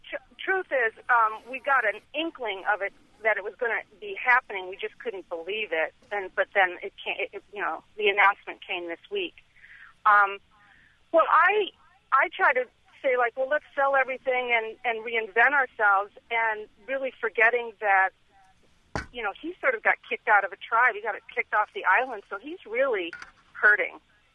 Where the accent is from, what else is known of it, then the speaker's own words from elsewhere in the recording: Michigan, United States; now in Connecticut, United States; We're originally from Michigan, where all our support is.